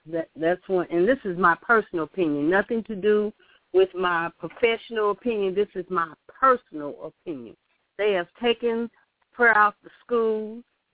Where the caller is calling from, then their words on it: St. Louis, Missouri, United States; I'm calling from St. Louis, Missouri.